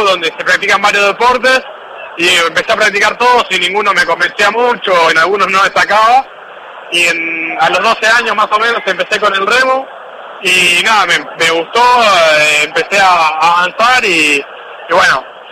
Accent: Campana, Buenos Aires Province, Argentina; Yo soy de Campana

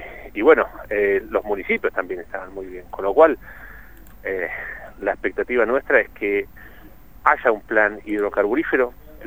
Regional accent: Neuquén, Argentina; como argentino, particularmente como neuquino, y también, obviamente, como argentino

